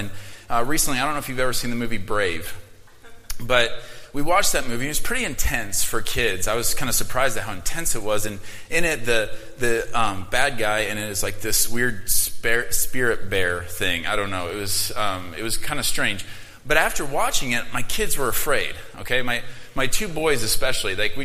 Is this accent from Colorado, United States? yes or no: yes; Denver, Colorado, United States; I am from Denver, Colorado.